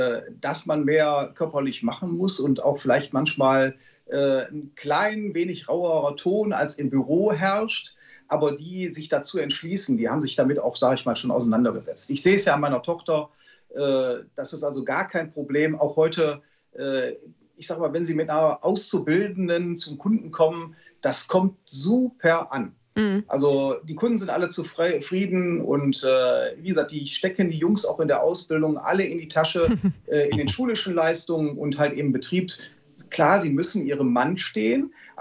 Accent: Wuppertal, North Rhine-Westphalia, Germany; wo kommst du her? Wuppertal

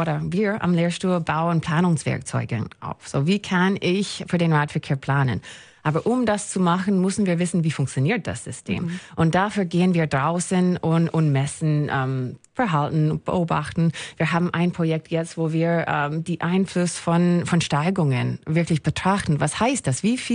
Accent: Calgary, Alberta, Canada; Wenn ich aber an meine Heimatstadt Calgary in Kanada denke, ist das viel schwieriger.

